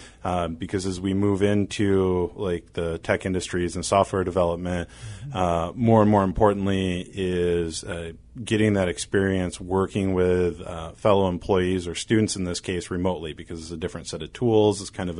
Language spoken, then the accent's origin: English; Grand Rapids, Michigan, United States; born there; I was born in Grand Rapids, Michigan.